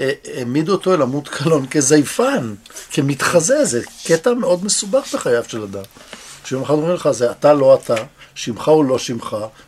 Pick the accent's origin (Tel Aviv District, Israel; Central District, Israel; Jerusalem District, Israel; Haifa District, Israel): Jerusalem District, Israel; Jerusalem; אנחנו נולדנו באותו רחוב בירושלים, וגדלנו באותה תרבות, ושירתנו באותו מקום בצבא.